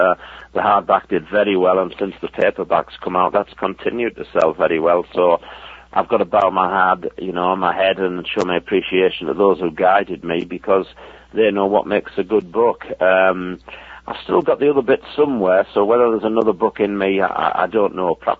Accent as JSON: {"language": "English", "town": "Middlesbrough", "region": "North East England", "country": "United Kingdom", "tie": "born or raised there", "said": "I grew up through that era supporting my hometown club, Middlesbrough."}